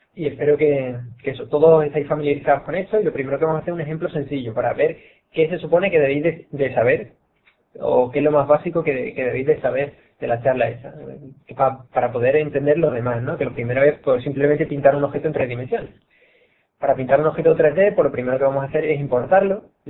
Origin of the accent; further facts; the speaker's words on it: Seville, Andalusia, Spain; yo soy de Sevilla y hablo bastante rápido